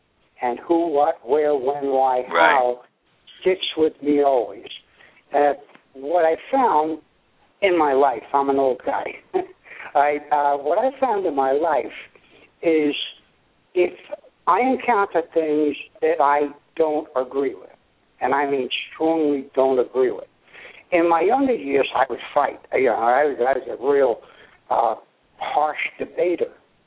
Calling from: Albany, New York, United States; I'm calling from Albany, New York. I'm a little north of where you are.

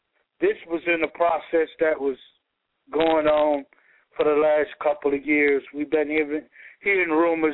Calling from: Georgia, United States

